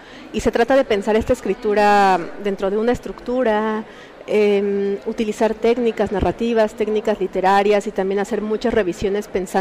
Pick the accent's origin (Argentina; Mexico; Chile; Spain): Mexico; Tlaxcala; Yo crecí en Tlaxcala, que es una ciudad que está muy alejada de los centros culturales, o sea, quizá físicamente no, porque está a 2 horas de Ciudad de México, pero culturalmente sí.